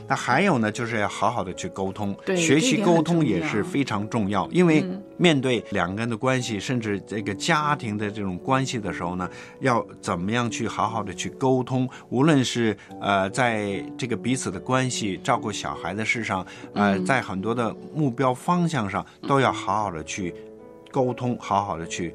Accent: China; 对，其实我们中国人呢，就是很少有这种

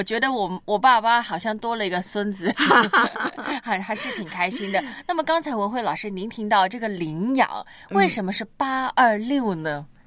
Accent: Hong Kong; 我们香港那边叫毛孩啊

